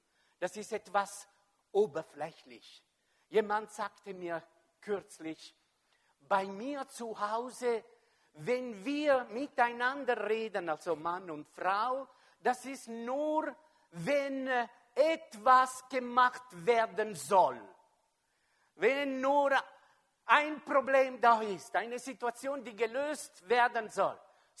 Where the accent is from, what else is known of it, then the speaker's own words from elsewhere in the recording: Switzerland; Und wir als Schweizer, wir sind so Spezialist, wir sind versichert.